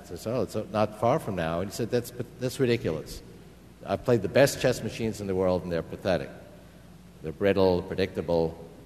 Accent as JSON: {"language": "English", "town": "Queens", "region": "New York", "country": "United States", "tie": "born or raised there", "said": "When I was a high school student growing up in Queens, New York, I used to hang out at the surplus electronics shops on Canal Street, and they're still there."}